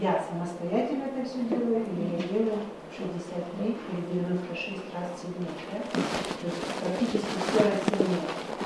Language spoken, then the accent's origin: Russian; Luhansk, Luhansk Oblast, Ukraine; сама я из Луганска